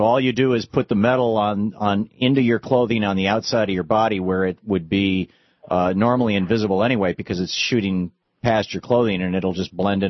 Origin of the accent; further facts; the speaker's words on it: Lansing, Michigan, United States; I know in Michigan, I grew up in Lansing, and there was all kinds of farmland around Lansing. And we were in the southern suburbs, and I mean, we were literally a quarter mile from farmland, five blocks from farmland.